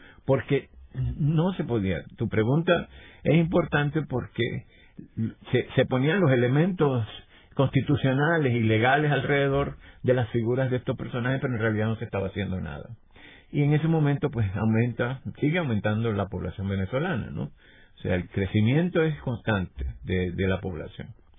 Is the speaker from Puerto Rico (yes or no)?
yes; Puerto Rico; Nuestro acento y el acento venezolano tienen elementos muy muy interesantes de contacto.